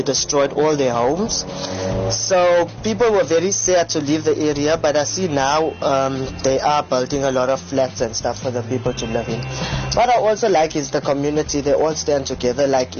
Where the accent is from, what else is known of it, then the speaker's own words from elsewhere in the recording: Western Cape, South Africa; I'm actually from the Western Cape. I live in Cape Town in a suburb called District 6.